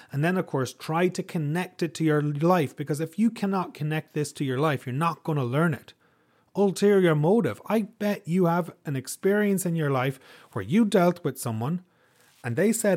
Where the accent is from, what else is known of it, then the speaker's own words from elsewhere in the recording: Ireland; now in Canada; I grew up in Ireland, folks. Religion was everywhere. And I'm quite happy in Canada where it's not everywhere.